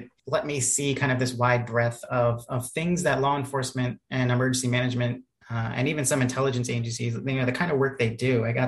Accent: Long Island, New York, United States; born there; now in Richmond, United States; I was actually born in Long Island, New York, and then moved around a lot. So just ended up in Richmond, Virginia.

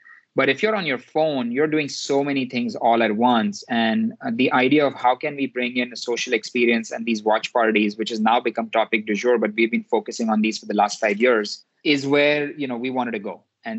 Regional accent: India; I grew up in India.

